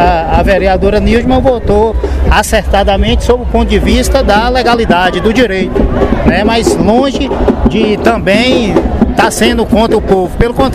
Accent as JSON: {"language": "Portuguese", "town": "Guanambi", "region": "Bahia", "country": "Brazil", "tie": "born or raised there", "said": "eu conheço desde quando era criança, que fui criado em Guanabí"}